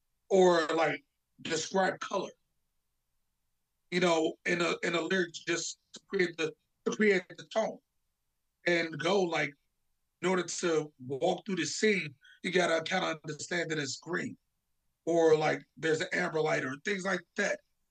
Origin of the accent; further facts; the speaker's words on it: Chicago, Illinois, United States; also born or lived in California; so I grew up in Chicago for a brief moment, lived in California, in which case that was the first time I ever didn't live in an all-Black neighborhood.